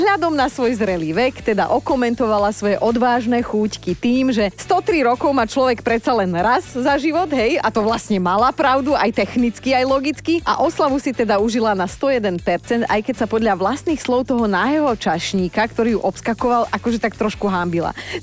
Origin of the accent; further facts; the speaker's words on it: Borovce, Trnava Region, Slovakia; No, za dobrotu, náš obrotu, ako sa hovorí u nás v Borovciach.